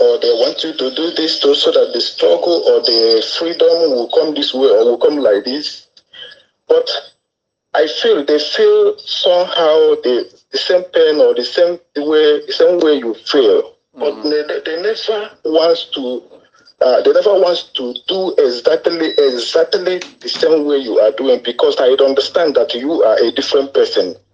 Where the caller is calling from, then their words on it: Jakarta, Indonesia; I'm calling from Indonesia, Jakarta, Indonesia.